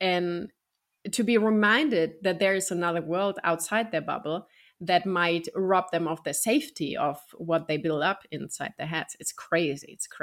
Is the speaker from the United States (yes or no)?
no; Germany; English is a second language; Where I'm from Germany, I look very, very German